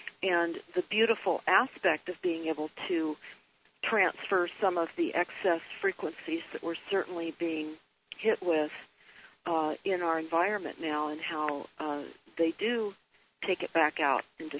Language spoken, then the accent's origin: English; Malibu, California, United States; I grew up in Malibu and was fortunate as a young girl to have horses